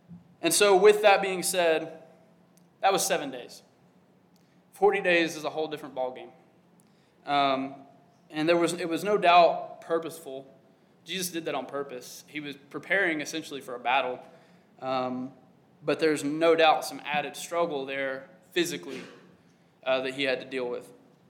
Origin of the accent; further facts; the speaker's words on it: Arkansas, United States; I even saw that back home or where I grew up in Arkansas